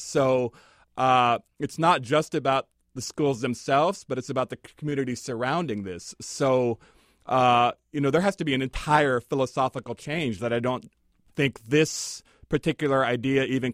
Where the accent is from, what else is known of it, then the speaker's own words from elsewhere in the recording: Washington, United States; I grew up in Eastern Washington.